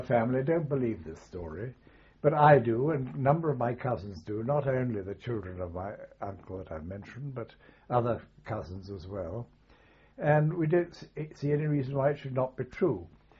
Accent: London, United Kingdom; born there; I was born in London on the 20th of October 1920. And my father and mother had married in India earlier on.

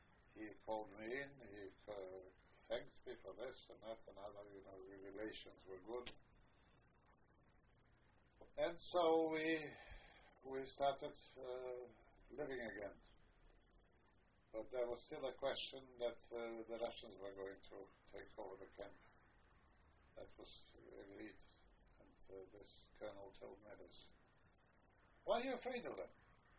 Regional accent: Poland; English is a second language; I said, "Well, I'm from Poland."

